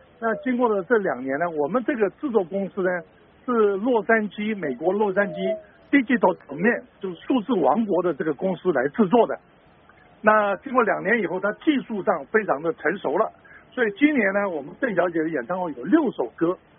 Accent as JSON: {"language": "Chinese", "country": "Taiwan", "tie": "born or raised there", "said": "大家也晓得我们在台湾5、6年代的时候，我们这个就是反攻大陆嘛，大家都想回去"}